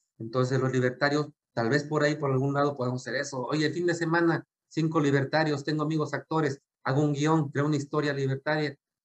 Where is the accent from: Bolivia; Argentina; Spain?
Bolivia; now in Mexico; Yo cuando emigré de Bolivia a México, por ejemplo, en Bolivia no había ley de alcohol, ¿no?